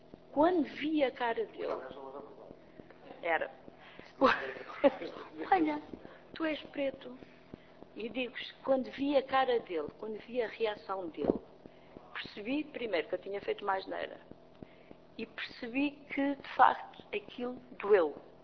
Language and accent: Portuguese; Cape Verde; now in Portugal; Eu sou natural de Cabo Verde, como todos sabem, eu não me canso de dizer isto. E nós naquela altura, há uns anos atrás, nós não vínhamos de avião, vínhamos de barco